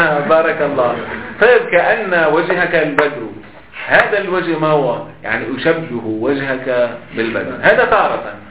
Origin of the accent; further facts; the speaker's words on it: Lebanon; فهنا عندنا في لبنان